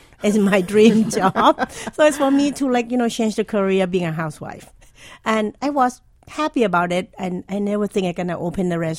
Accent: Thailand; now in Philadelphia, United States; I know that Philadelphia is a big food community. And I think because I moved from Thailand, I came here.

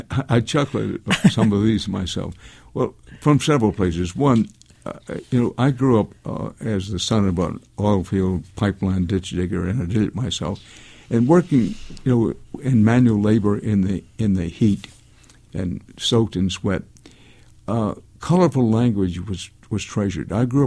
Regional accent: United States; But here's the point, that I'm an American.

